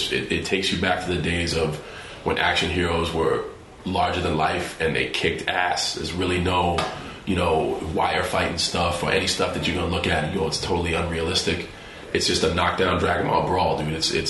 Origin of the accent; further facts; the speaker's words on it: West Newbury, Massachusetts, United States; I'm from West Newbury, dude. That's the country.